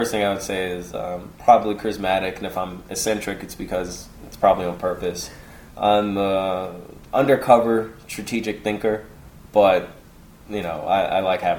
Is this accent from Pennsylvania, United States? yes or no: yes; Philadelphia, Pennsylvania, United States; born there; I was born in North Philadelphia.